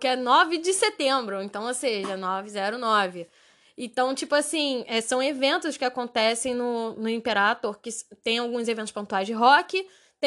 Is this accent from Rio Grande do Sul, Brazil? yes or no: no; Rio de Janeiro, Brazil; Não tem problema, nós somos cariocas.